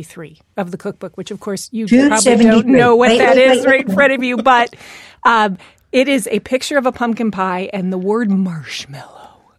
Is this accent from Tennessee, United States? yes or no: no; Michigan, United States; now in Boston, United States; Of course, I was raised in Michigan, Dory. I've been in Boston about 25 years, but I was raised in Michigan.